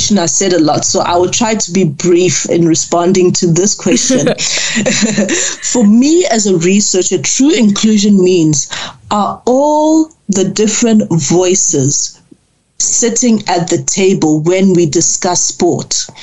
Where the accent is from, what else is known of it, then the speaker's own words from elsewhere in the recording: Ghana; born there; I am the child of foreign nationals. My parents were born in Ghana. I was born in Ghana